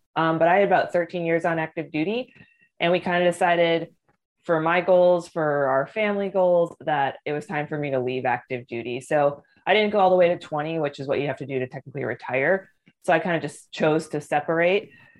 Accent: Midwest, United States; I wanted to travel all over the world

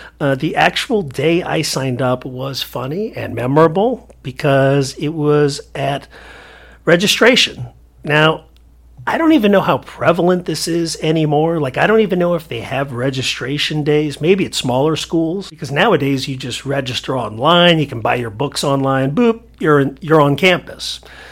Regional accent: California, United States; it made me angry that I grew up in SoCal, where the major alternative radio station in the 80s, KROQ FM, 106.7 FM, it privileged British bands

